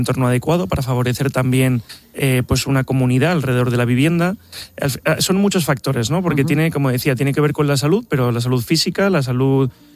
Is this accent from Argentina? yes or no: no; Alicante, Valencian Community, Spain; also born or lived in Paris; Yo he vivido en París, salí de ahí espantado. O sea, yo, París es precioso, pero para visitarlo. Me vine a Alicante, que es mi tierra, estoy encantado de estar en Alicante